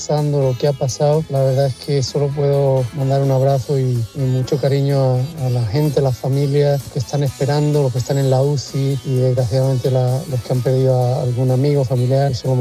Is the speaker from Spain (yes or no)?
yes; Murcia, Region of Murcia, Spain; now in Dallas, United States; Yo no soy ponedor porque vivo en Dallas, en Texas, pero soy de Murcia